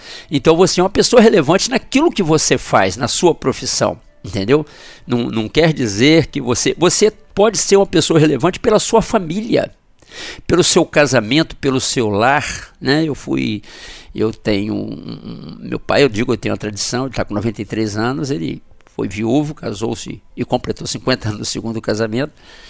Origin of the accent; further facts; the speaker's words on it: Itaperuna, Rio de Janeiro, Brazil; Eu sou de Itaperuna, estado do Rio, morava em Vila Velha